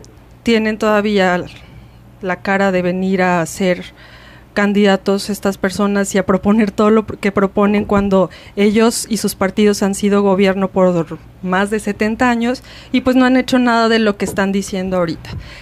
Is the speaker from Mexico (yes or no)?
yes; Mexico; todas esas virtudes que tenemos como pueblo mexicano